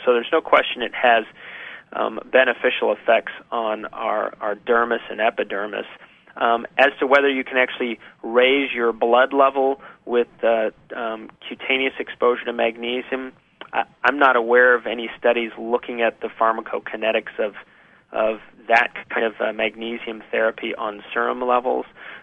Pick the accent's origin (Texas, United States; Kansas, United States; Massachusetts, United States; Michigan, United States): Texas, United States; Houston; I just turned 50 this year, and I grew up in Houston, Texas, and so and I was on a swim team as a kid